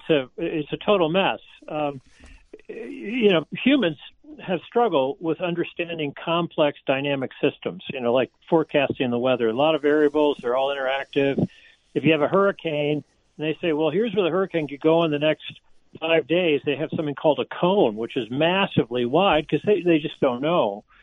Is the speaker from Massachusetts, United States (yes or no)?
no; St. Louis, Missouri, United States; moved away as an adult; also born or lived in Buffalo; short, we wound up back in St. Louis, and I did grades 8 through 12 at John Burroughs School. But I moved away from St. Louis. My family moved to Buffalo